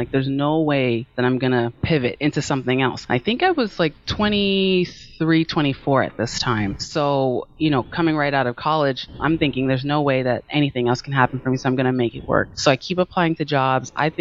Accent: Maryland, United States; also born or lived in California; I was born in California and I moved back and forth from the East Coast to the West Coast. So I just kind of say that I'm from Maryland because it's just a lot easier than to tell the story of like childhood moving back and forth.

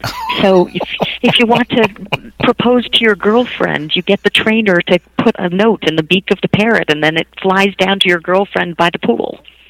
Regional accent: New York, United States; I don't do that in my hometown of New York. I'm a mom of two

